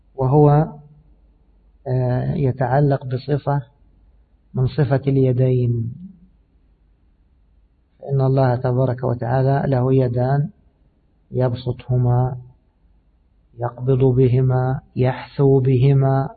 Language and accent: Arabic; Egypt; وطبعا احنا كمصريين بنحذف النقاط فنقول ايش؟ نقول الدبان